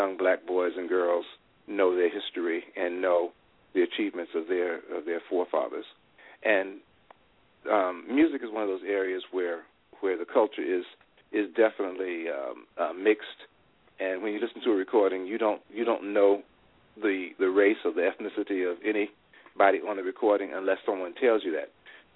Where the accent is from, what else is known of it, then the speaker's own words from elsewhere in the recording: Roanoke, Virginia, United States; I grew up in Southwest Virginia, in a city called Roanoke, Virginia